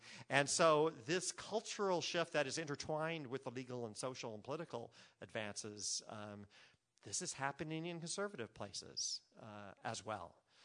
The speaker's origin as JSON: {"language": "English", "town": "Kansas City", "region": "Missouri", "country": "United States", "lives_now": "San Francisco, United States", "said": "I come from Kansas City and Stuart's from Milwaukee originally."}